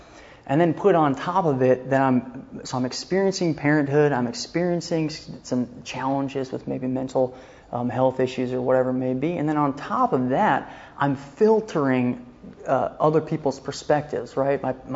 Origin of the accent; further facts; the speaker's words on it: San Diego, California, United States; which I grew up in San Diego originally.